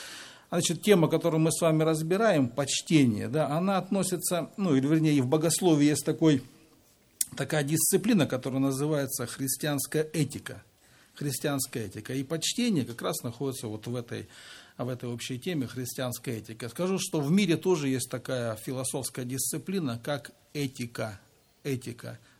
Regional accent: Adler, Krasnodar Krai, Russia; я из Адлера.

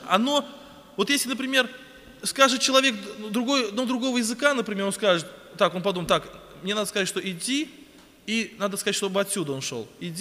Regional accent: Samara, Samara Oblast, Russia; Когда я из Самары приехал в Краснодарский край

